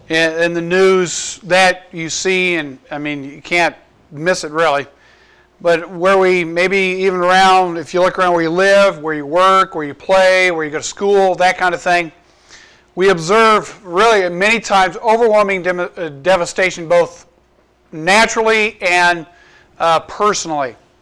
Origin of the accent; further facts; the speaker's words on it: Cedar Rapids, Iowa, United States; That hit pretty close to home because I grew up in Cedar Rapids.